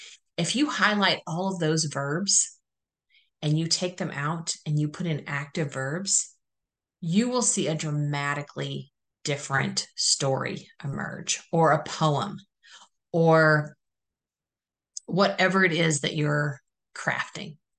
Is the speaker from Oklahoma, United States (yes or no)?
yes; Oklahoma, United States; So I am a Cherokee Nation citizen. I grew up here in the Cherokee Nation Reservation, which is located in northeastern Oklahoma.